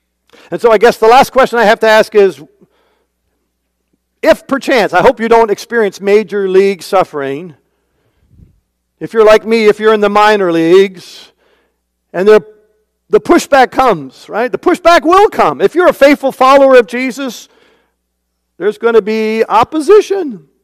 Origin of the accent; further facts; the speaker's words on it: Canada; I come from Canada originally, and Canada is increasingly ruthlessly secular.